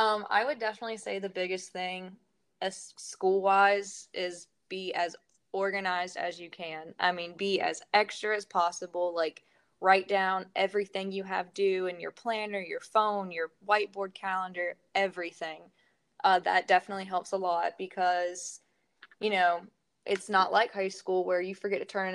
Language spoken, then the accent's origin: English; Raleigh, North Carolina, United States; I've always loved the beach, you know, and I'm actually from Raleigh, so it's a quick 2 hour drive on 40